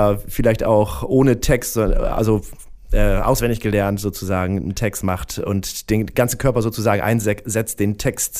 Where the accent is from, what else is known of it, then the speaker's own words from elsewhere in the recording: Lüneburg, Lower Saxony, Germany; ich bin aus Lüneburg, da habe ich dann natürlich so ein bisschen die Hamburger Hip-Hop-Szene eher erlebt.